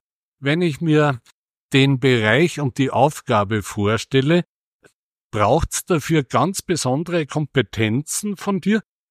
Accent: Upper Austria, Austria; ich weiß als Oberösterreicher und 60 Jahre auf diesem Planeten, was die Sparkasse macht

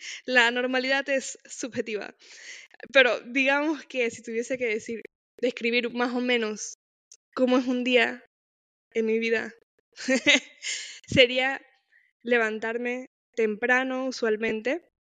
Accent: Panama; soy de Panamá, acabo de terminar mi curso en farmacia

